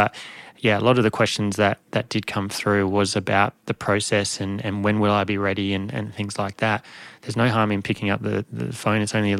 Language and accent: English; Adelaide, South Australia, Australia; I'm personally from Adelaide, place.